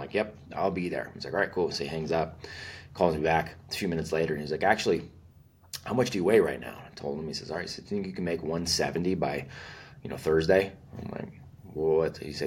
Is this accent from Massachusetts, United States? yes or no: no; California, United States; But that guy is from my hometown, in California. So I grew up training under him